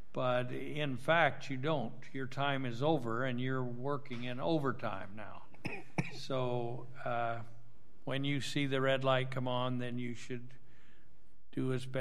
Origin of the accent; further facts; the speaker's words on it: Idaho, United States; and I'm from Idaho, so that may not be exactly the way you say